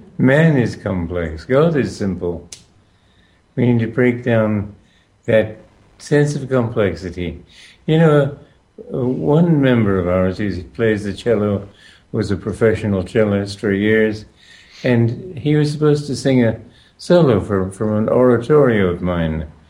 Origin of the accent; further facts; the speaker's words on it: Romania; born there; English is a second language; also born or lived in Switzerland; Well, you know, I was born in Romania. So I grew up learning Romanian, German, and English. Then they sent me to school in Switzerland where I learned French.